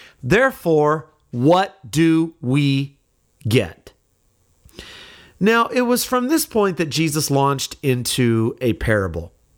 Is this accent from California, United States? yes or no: yes; California, United States; In my hometown growing up in California, there was a guy there